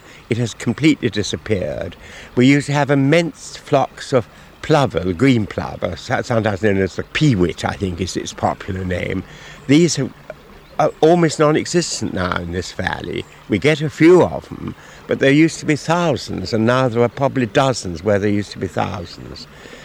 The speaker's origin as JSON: {"language": "English", "region": "London", "country": "United Kingdom", "tie": "born there", "said": "I was born in London, spent most of my life in towns, but every summer we came down here"}